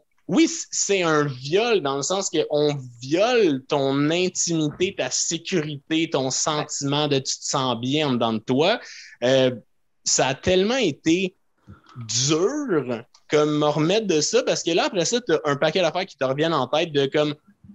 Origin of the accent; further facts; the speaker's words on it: Laval, Quebec, Canada; En banlieue de Montréal. Tu sais, je viens de Laval, puis après ça, la Rive-Nord, genre Blainville, Sainte-Thérèse, okay.